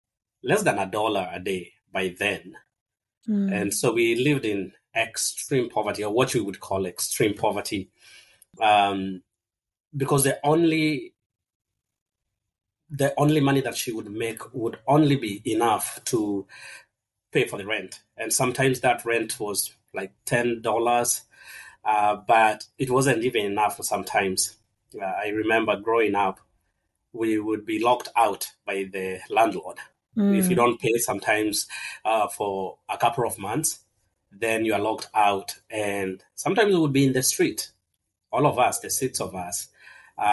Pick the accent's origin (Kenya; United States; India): Kenya; So I was born and raised in Kenya.